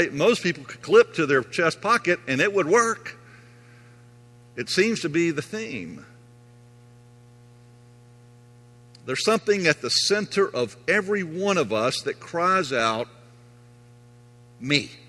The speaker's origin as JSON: {"language": "English", "town": "Louisville", "region": "Kentucky", "country": "United States", "tie": "born there", "said": "it is a pleasure for me to be back in Kentucky again. I told you before, I was born in Louisville."}